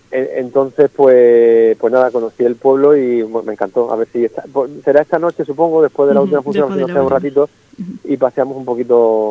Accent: Málaga, Andalusia, Spain; Somos de Málaga

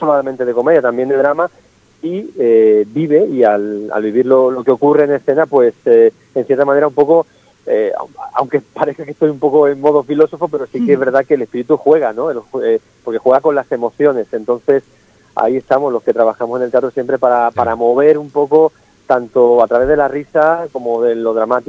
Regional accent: Málaga, Andalusia, Spain; Somos de Málaga

